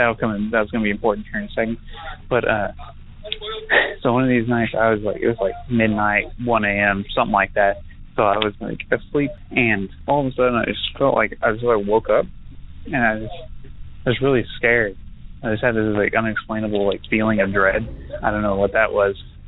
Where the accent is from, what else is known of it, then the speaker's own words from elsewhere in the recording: Canyon, Texas, United States; now in Lubbock, United States; I'm from Canyon, Texas, up in the Panhandle near Amarillo.